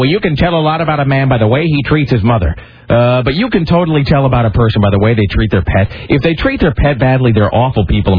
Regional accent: Kennewick, Washington, United States; growing up in Kennewick, we would come to visit my hideous relatives in Portland and or Vancouver.

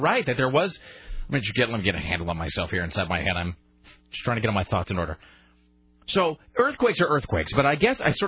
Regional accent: Pacific Northwest, United States; Because that's a thing that just happens all the time in my hometown. I mean, that's why there are three-headed fish in the Columbia River.

